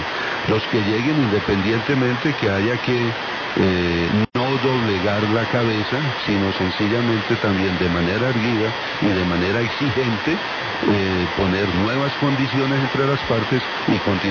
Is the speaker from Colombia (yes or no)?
yes; Colombia; como ciudadano colombiano, como concejal de Bogotá